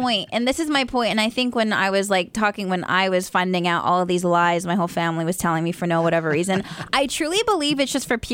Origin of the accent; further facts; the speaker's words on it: Stockton, California, United States; Now, fast forward to I leave my hometown of Stockton, California, and I move to San Diego. I am 17, 18 years old when I moved to San Diego.